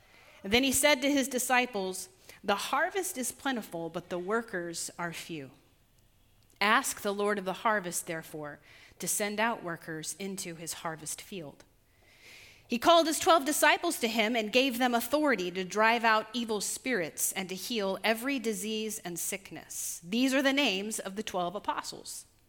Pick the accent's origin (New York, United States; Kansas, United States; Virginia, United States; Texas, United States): Kansas, United States; Mulvane; I grew up in a very small town in South Central Kansas called Mulvane. And when I was growing up in Mulvane, we had one stoplight, we had one grocery store, but we had two rodeo grounds.